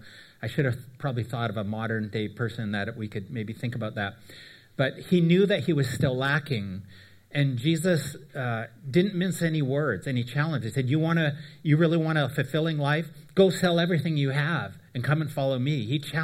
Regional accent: Canada; also born or lived in Nashville, United States; For me, we're Canadian. We've moved in different places in Canada, but we also spent a good chunk of time in the United States in Nashville, Tennessee.

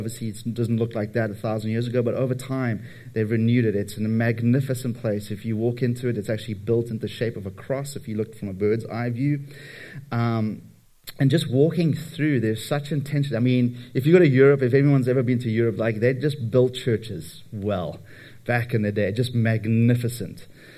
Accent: England, United Kingdom; now in Toronto, Canada; I'm originally from England

